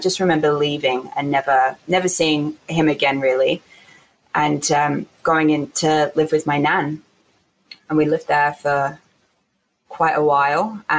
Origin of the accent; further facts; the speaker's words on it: Portsmouth, South East England, United Kingdom; born there; Yeah, I was born in England in Portsmouth with my mum, obviously.